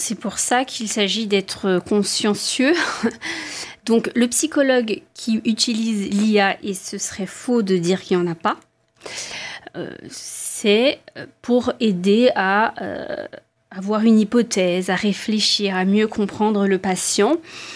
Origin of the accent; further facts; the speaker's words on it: Madagascar; Je suis de Madagascar, alors j'aime bien la chaleur.